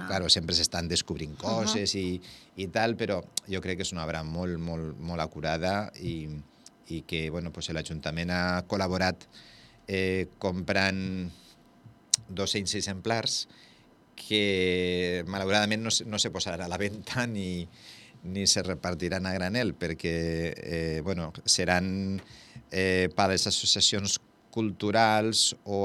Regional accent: Vila-real, Valencian Community, Spain; com som de Vila-real

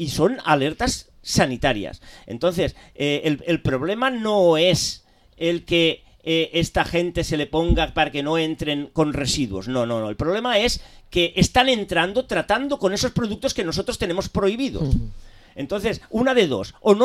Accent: Spain; vamos a hacerle ya, pero como españoles, porque la economía es circular

